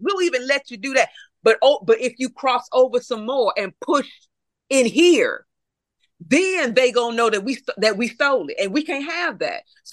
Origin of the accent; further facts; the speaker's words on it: St. Louis, Missouri, United States; Now, see, with … being from my home, being raised in my hometown, I believe it was Soul Dad. So, Sumner. She actually went to Sumner. And the school and St. Louis loves hyping her up.